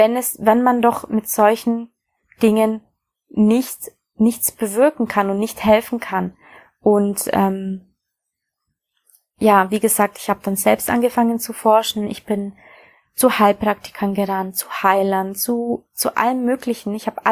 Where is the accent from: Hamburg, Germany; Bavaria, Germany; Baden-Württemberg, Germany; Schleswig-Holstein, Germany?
Bavaria, Germany; Aufgewachsen bin ich in Bayern in Deutschland